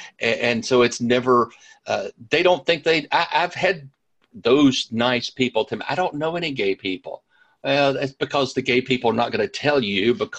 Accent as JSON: {"language": "English", "town": "Birmingham", "region": "Alabama", "country": "United States", "tie": "born or raised there", "said": "I placed him in my hometown of Birmingham, Alabama, in the mid-80s, which is when I was living this."}